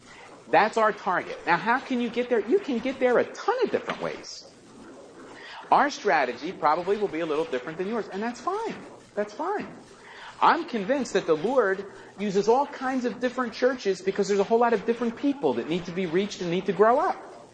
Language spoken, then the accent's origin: English; Philadelphia, Pennsylvania, United States; There are a lot of ways to get from here to Philadelphia. I mean, I grew up in Center City.